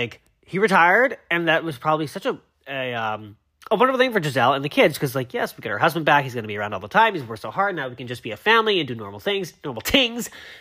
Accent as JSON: {"language": "English", "region": "Massachusetts", "country": "United States", "said": "I know Tom Brady played for the Patriots, and I'm from Massachusetts, so it's like, everybody was, like, supporting them"}